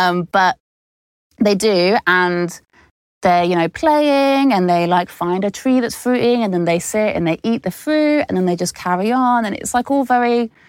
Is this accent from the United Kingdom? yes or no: yes; Birmingham, West Midlands, United Kingdom; So I grew up in Birmingham in the city